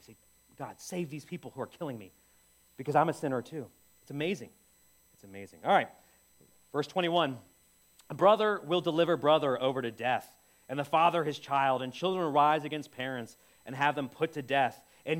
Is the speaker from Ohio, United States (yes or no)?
yes; Ohio, United States; This a few years ago, because I'm from Ohio, this caught my eye.